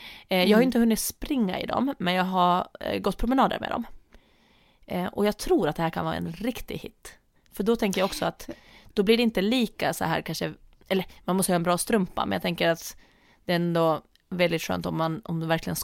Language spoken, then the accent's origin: Swedish; Åland, Finland; när jag tränade friidrott hemma på Åland förut